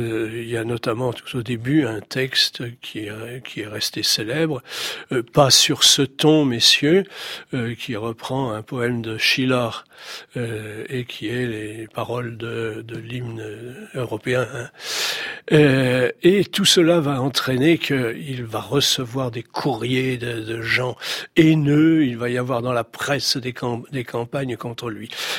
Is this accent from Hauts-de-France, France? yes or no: no; Reims, Grand Est, France; born there; J'en parle avec certaine émotion puisque moi je suis né à Reims.